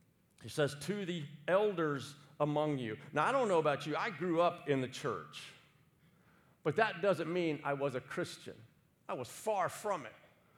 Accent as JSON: {"language": "English", "region": "Texas", "country": "United States", "said": "Daryl is the Greek guy. I'm not. I'm Texan."}